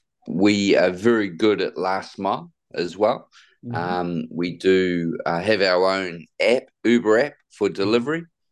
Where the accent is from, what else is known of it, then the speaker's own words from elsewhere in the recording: New Zealand; Yes, born and raised in New Zealand.